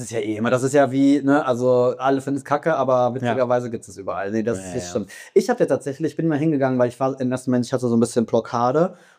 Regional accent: Germany; ich komme ja aus der Nähe vom Saarland

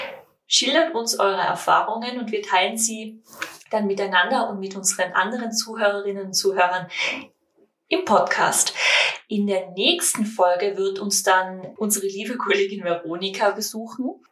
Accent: Tyrol, Austria; accent: Tyrolean; dass ich Englisch fließend spreche, schreibe und auch verstehe, auch oder wenn man beim Reden nur die Tirolerin durchmerkt.

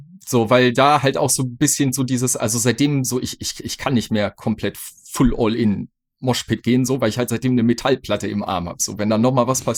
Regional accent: Minden, North Rhine-Westphalia, Germany; große Beatdown-Szene in meiner Heimatstadt, in Minden.

